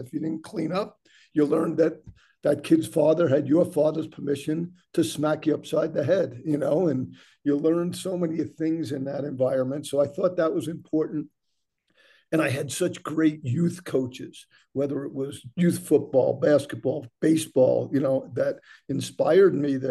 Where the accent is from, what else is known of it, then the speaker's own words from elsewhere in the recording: Levittown, United States; One was the growing up in Levittown part.